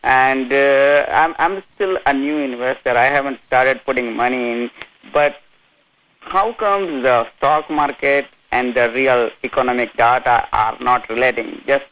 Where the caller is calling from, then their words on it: Ottawa, Ontario, Canada; I'm calling from Ottawa, Canada.